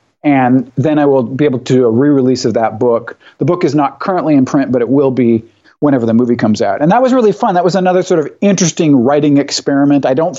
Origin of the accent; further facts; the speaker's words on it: Tacoma, Washington, United States; also born or lived in Olympia; So I was born in Olympia and I was raised in Tacoma, and then I left for college and then I came back and lived there a few years when my mom was sick with Alzheimer's, and then we moved to Seattle.